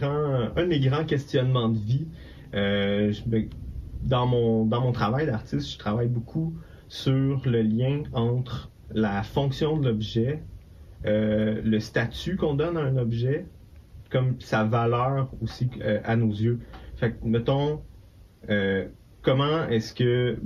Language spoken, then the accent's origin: French; Quebec, Canada; qui m'appartient aussi en tant que Québécois